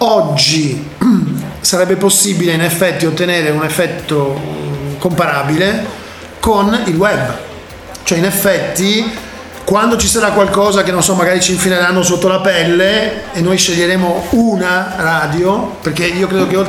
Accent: Venice, Veneto, Italy; io sono veneziano, quindi mi ricordo che mandava dei gruppi

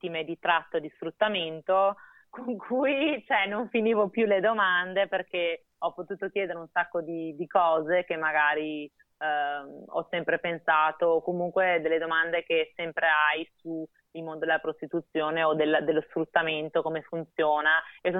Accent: Veneto, Italy; Io sono veneta, quindi qua in Veneto

